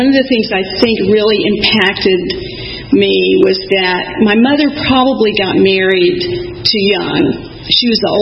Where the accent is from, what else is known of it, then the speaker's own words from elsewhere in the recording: Sandy Springs, Georgia, United States; So I'll start out by saying I grew up in Atlanta. I'm from here. I grew up in Sandy Springs. I went to high school at North Springs High School.